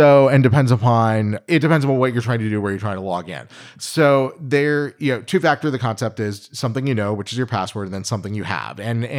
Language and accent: English; Virginia, United States; I grew up in Northern Virginia. So I grew up just a few miles east of Dulles Airport.